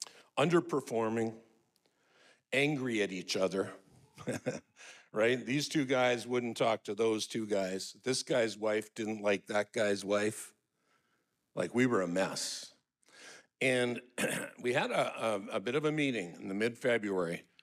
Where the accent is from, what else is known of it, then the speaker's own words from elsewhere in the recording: Burnaby, British Columbia, Canada; I'm a kid from Burnaby, British Columbia.